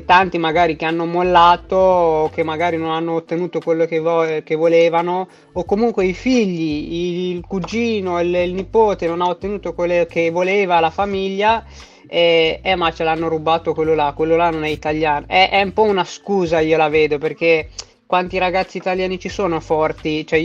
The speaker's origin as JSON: {"language": "Italian", "country": "Ethiopia", "moved": "yes", "lives_now": "Italy", "said": "io sono originario etiope, no. Cioè, io per quanto amo l'Etiope, perché comunque è un paese, mio paese di origine, cioè, ho comunque piccoli legami, ce li ho ancora là"}